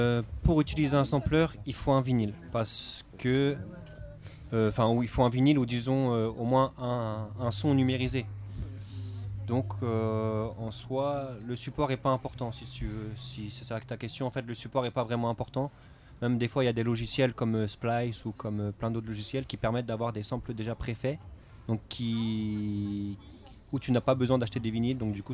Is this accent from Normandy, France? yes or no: no; Toulouse, Occitanie, France; du coup on est de Toulouse là. On est arrivé ce matin en bus.